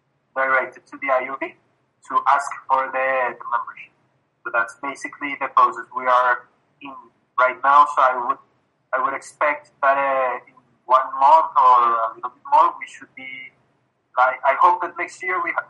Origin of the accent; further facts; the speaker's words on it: Antioquia, Colombia; I'm from Paisa, Colombia